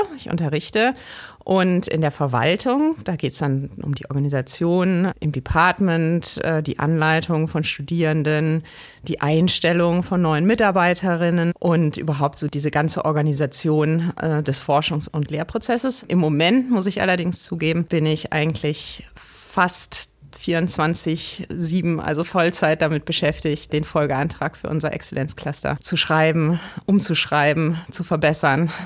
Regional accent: Cologne, North Rhine-Westphalia, Germany; Und ich bin ursprünglich Kölnerin tatsächlich. Das ist selten in der Wissenschaft. Ich lebe mit meiner Familie hier in Köln-Sülz

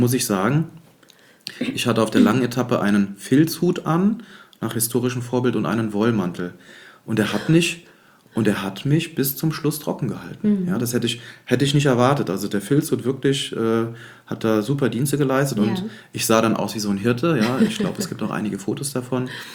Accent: Neuwied, Rhineland-Palatinate, Germany; Dann, ich komme aus Neuwied

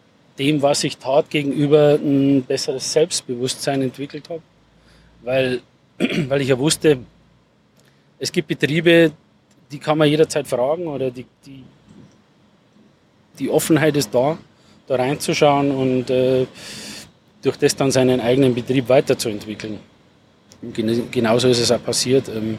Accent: Moosburg, Bavaria, Germany; Ich komme aus der Nähe von München, aus dem Münchner Norden Richtung Freising. Das kennen ja viele Gärtner, zwischen Freising und Landshut liegt Moosburg. Und da bin ich geboren, da komme ich her. Ich bin auf einem kleinen landwirtschaftlichen Betrieb eigentlich aufgewachsen

